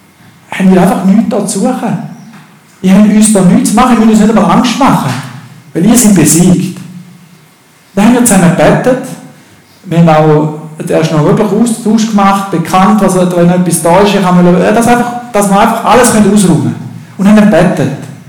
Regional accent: Switzerland; Und als Schweizer habe ich dann schon gedacht

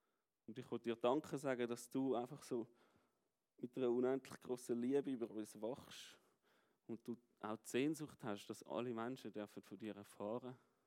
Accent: Germany; now in Switzerland; Und wir haben müssen als Deutsche in die Schweiz ziehen. Und man ist jetzt quasi nicht mehr von der Schweiz, aber man lebt in der Schweiz.

